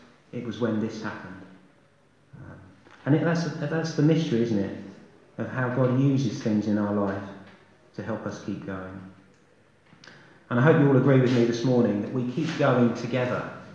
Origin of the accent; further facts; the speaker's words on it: England, United Kingdom; So we need to stop being polite, stop being English, and say to each other, how is your walk with Christ going?